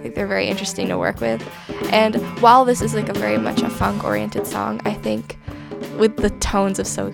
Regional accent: Peacham, Vermont, United States; I'm currently in 10th grade, and I'm from Peacham, Vermont.

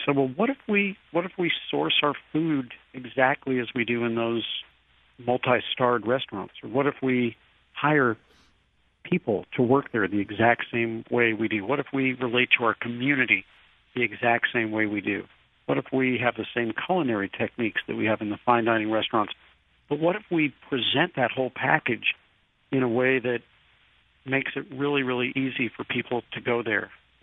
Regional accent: St. Louis, Missouri, United States; maybe today's parks are what the parking lots were when I was growing up in St. Louis.

